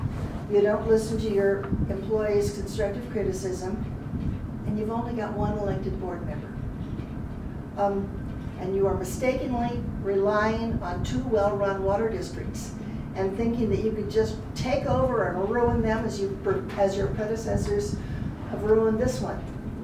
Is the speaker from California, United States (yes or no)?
yes; Pine Cove, California, United States; I'm from Pine Cove